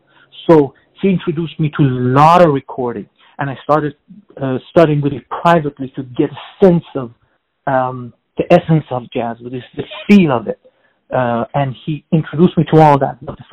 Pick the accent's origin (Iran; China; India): Iran; now in United States; I was born in Iran, so I'm Iranian. But because of the revolution and all the political situation that happened, we had to migrate to the United States